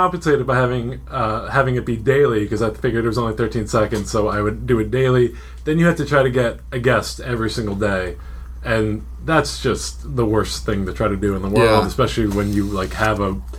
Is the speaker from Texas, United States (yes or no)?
no; Philadelphia, Pennsylvania, United States; I'm from Philadelphia originally, Pennsylvania.